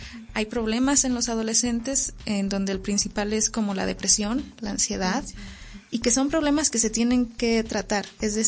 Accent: Mexico; nos falla a nosotros como mexicanos.

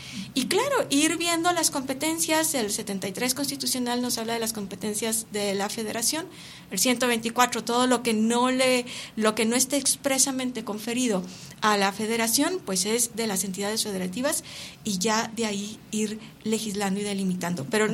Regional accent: Mexico; y posiblemente eso es lo que falta como nación mexicana, y digo nación para entender también a nosotros como ciudadanos, como pueblo

